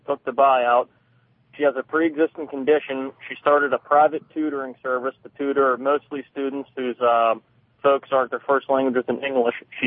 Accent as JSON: {"language": "English", "region": "Pennsylvania", "country": "United States", "said": "I'm 25 years old. I'm from Pennsylvania."}